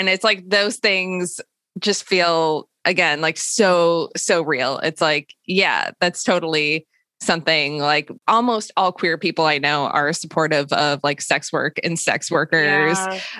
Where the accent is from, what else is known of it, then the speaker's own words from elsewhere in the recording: Montreal, Quebec, Canada; I'm from Montreal.